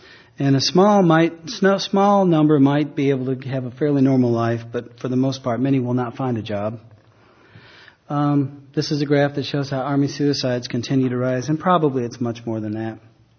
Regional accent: United States; born there; I was born in America, but now I live in a homeland.

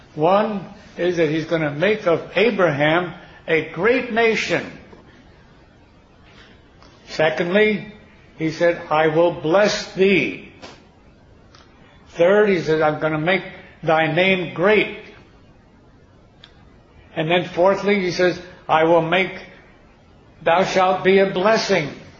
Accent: Philadelphia, Pennsylvania, United States; born there; Now, I was born in Philadelphia, so I've got a head start on all of you.

